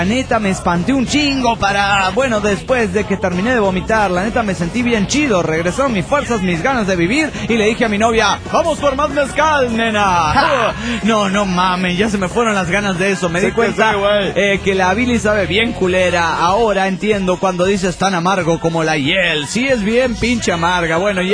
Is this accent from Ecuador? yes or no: yes; Ibarra, Imbabura, Ecuador; de Ibarra, Ecuador.